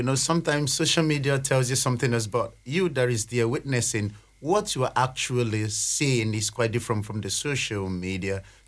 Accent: Nigeria; I'm from Nigeria. You know, I'm an asylum seeker.

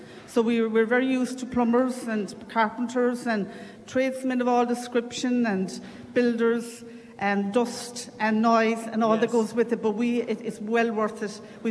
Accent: Connacht, Ireland; moved away; No, I came from County Mayo originally.

